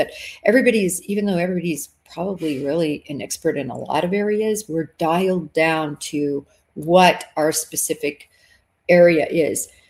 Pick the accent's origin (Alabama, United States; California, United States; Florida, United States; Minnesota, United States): Florida, United States; And I said, well, most people, I'm from Florida. I've heard of Gabby Petito.